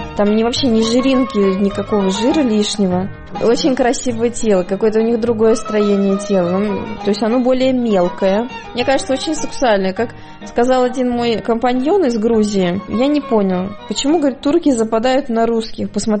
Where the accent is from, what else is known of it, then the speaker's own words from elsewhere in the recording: North Caucasus, Russia; еще не додумалась сказать, что я из России. Всегда говорю, что я с Кавказа, Кавказия, да.